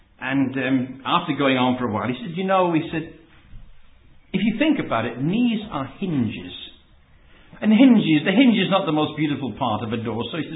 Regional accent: South Africa; Now, I think I come from South Africa, which was a very conservative, shall we say, culture, where everybody dressed very modestly.

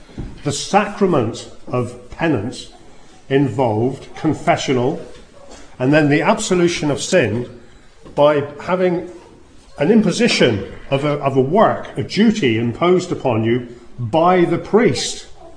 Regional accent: United Kingdom; and being British, I'd like to remind everyone this is our gift to the world.

